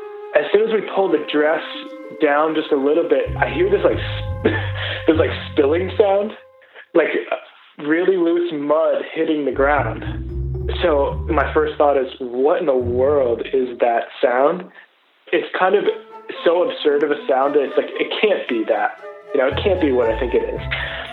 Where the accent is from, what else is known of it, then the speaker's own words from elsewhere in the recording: Boston, Massachusetts, United States; I'm from Boston, Massachusetts, and I have one daughter who's 2 and one on the way coming February.